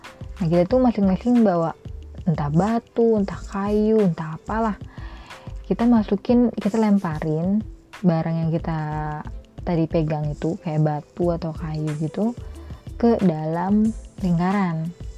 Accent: Cirebon, West Java, Indonesia; Jadi aku tuh lahir di Cirebon Timur. Kemudian ya aku besar di sana juga. Aku SD SMP di sana.

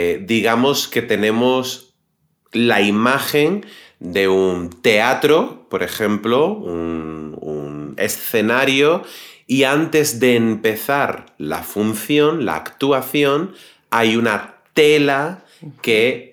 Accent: Andalusia, Spain; He contado un chiste, soy andaluz y no tengo mucha gracia.

